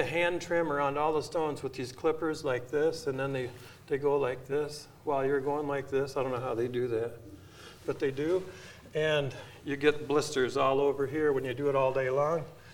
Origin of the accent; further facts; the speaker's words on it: Sycamore, United States; I grew up in Sycamore. Well, I grew up in the country, but I went to Sycamore schools.